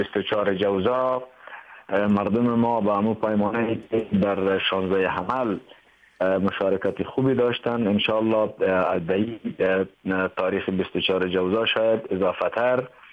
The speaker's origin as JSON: {"language": "Persian", "country": "Afghanistan", "said": "ما کاملا من حیث یک افغانی وطنم است، ولو که ما در رأس باشم والی باشم نباشم، این وطنم است."}